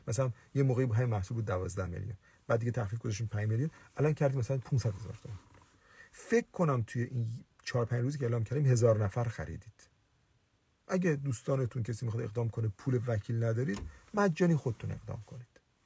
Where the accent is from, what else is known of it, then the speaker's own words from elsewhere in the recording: Mazandaran, Iran; مثلا من الان به عنوان یک مازندرانی حاضرم قطعه ای از ایران جدا بشه؟